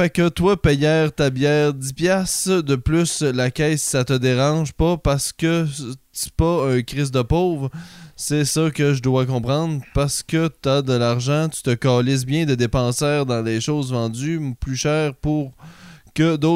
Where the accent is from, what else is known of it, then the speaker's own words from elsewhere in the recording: Alma, Quebec, Canada; Puis là, je me suis dit « Je vais retourner dans ma ville natale, tu sais.